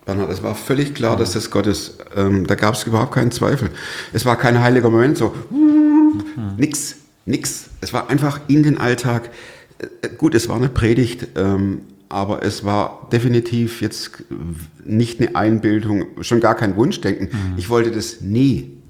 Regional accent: Stuttgart, Baden-Württemberg, Germany; Ich komme aus Stuttgart, das hört man immer noch, ist auch gut so.

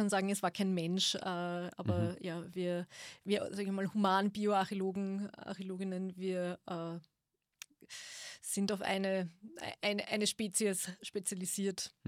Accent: Lower Austria, Austria; wir sind als Kinder im Weinviertel in den Steinbrüchen dort, das gab es so rund um Eggenburg

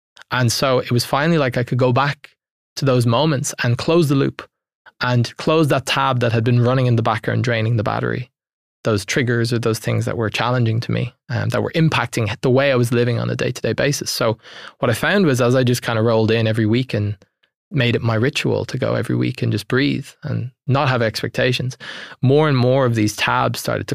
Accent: Dublin, Leinster, Ireland; I'm from Dublin.

